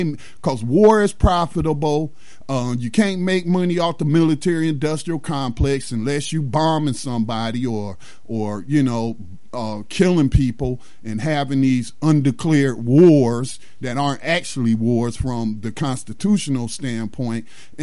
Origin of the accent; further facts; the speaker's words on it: North Carolina, United States; it pertains to my state of North Carolina, my home state, where my family has roots going back to before it was a state, before it was a colony.